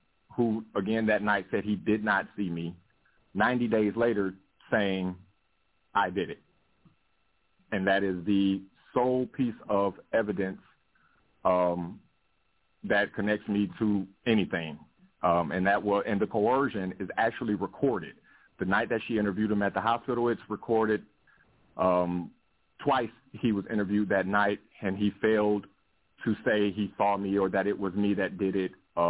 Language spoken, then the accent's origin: English; Cleveland, Ohio, United States; moved away as an adult; now in Georgia, United States; Well, no, I'm initially from Cleveland, Ohio, so my moving down here was strictly for my children.